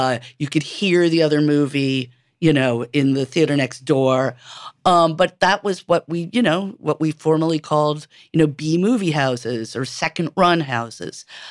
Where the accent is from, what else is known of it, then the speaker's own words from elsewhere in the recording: New York City, New York, United States; I was born and raised in New York City on 119th Street and Riverside Drive near Columbia University.